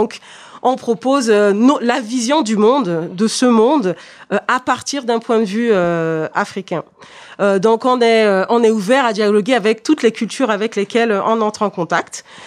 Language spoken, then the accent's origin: French; France; moi, je suis née ici, justement, en France, et moi, j'ai plutôt grandi loin de ma culture, finalement, loin d'une partie de moi-même, parce que étant née en France, étant scolarisée en France